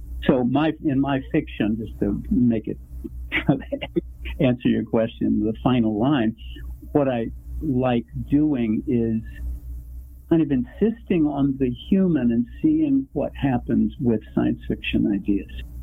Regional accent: United States; My brother and I grew up on Apache holy grounds.

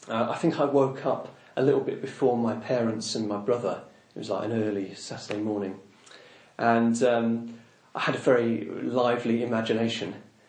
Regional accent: Oxford, South East England, United Kingdom; I come from Oxford. I don't know whether you said that, but I live in Oxford, in England.

